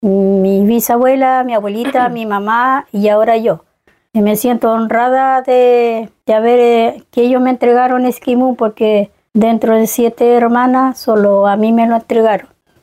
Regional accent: San Pablo, Los Lagos, Chile; Lof, San Pablo, sector Costa. Bueno, de allá es mi folil, mi muñén, está allá.

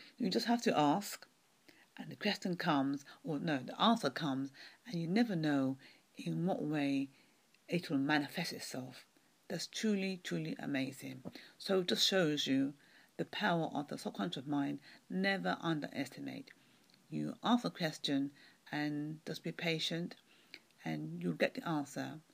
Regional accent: London, United Kingdom; from London, UK.

